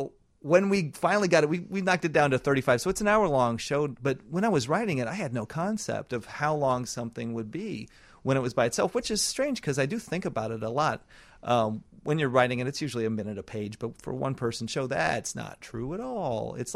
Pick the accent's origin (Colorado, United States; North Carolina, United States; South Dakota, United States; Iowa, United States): Iowa, United States; Newton; And I grew up in the middle of Iowa. I grew up in Newton, Iowa.